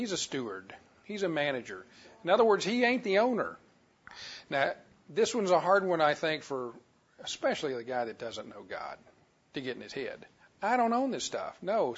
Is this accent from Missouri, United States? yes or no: no; Louisiana, United States; I'm from Louisiana, you know, when we make coffee, we make something you can't see through.